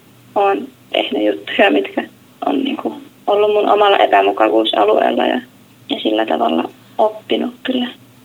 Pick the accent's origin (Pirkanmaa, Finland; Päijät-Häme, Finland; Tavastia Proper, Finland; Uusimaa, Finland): Päijät-Häme, Finland; Lahti; now in Tallinn, Estonia; mä oon kotoisin Lahdesta ja tällä hetkellä vietän välivuotta ja oon Tallinnassa harjoittelussa.